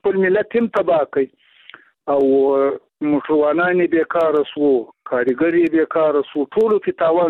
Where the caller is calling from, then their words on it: Shajoy, Zabul, Afghanistan; د زابل ولایت په شاجوی له سوالي سره ټلیفون په لیکو واسلیم.